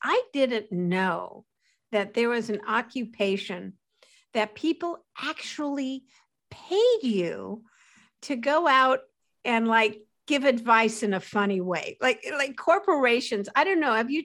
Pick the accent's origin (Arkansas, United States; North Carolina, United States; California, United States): California, United States; Los Angeles; I grew up in Los Angeles and I was working the birthday party circuit like you wouldn't believe.